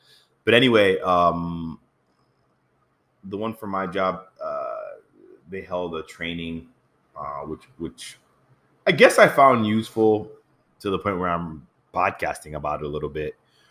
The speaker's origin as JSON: {"language": "English", "country": "Haiti", "said": "I'm from Haiti."}